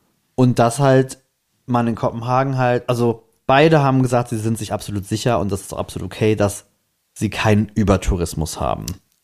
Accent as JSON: {"language": "German", "country": "Germany", "said": "Also man ist ja als Deutscher, was das Bahnreisen angeht, immer so ein bisschen"}